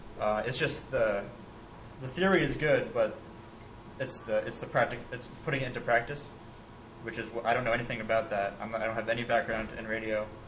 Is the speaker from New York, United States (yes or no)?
yes; Rhinebeck, New York, United States; In Northern Dutchess County, where I'm from Rhinebeck